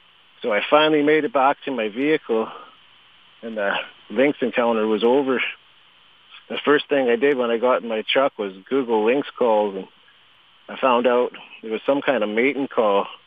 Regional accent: Fort Nelson, British Columbia, Canada; near my hometown of Fort Nelson, B.C.

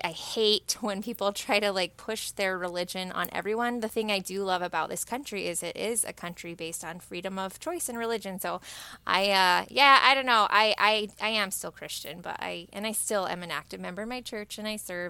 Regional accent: Utah, United States; I grew up in Utah, so there's a church on every corner.

